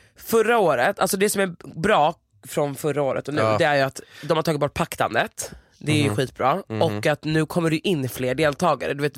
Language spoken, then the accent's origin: Swedish; Sweden; born there; jag är född i Sverige, min mamma är svensk.